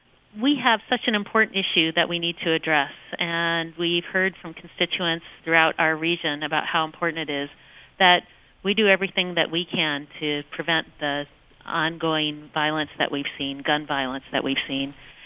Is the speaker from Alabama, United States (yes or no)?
yes; Selma, Alabama, United States; born there; Well, you know, I was born in Selma, Alabama